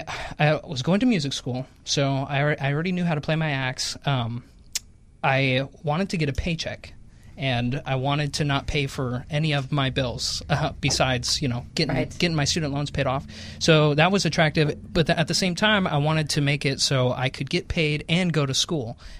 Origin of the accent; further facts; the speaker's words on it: Seattle, Washington, United States; Yeah, I'm from Seattle, so.